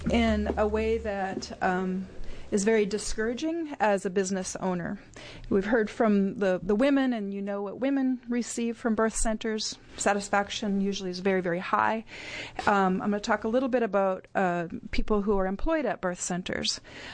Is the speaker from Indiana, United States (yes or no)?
no; Oregon, United States; I'm from Clackamas County, and I have a birth center in Portland, Oregon.